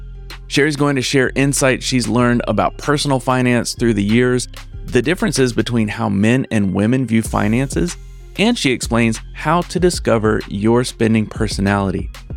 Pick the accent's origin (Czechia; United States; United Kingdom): United States; the South; where I grew up in the South, it was like religion and politics. You didn't really talk about it very much.